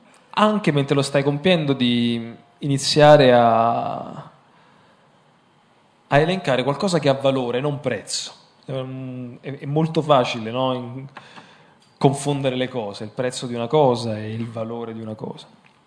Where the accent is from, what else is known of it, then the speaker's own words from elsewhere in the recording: Campania, Italy; per i non campani che sono qui, la mozzarella è buona quando ti lascia in bocca, almeno così si diceva dalle mie parti